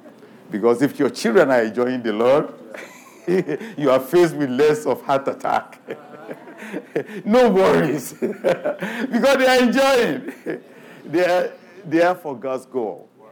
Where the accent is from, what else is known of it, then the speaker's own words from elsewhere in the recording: Nigeria; moved away; You know, when I came from Nigeria in 1985, it was so interesting. I was Anglican.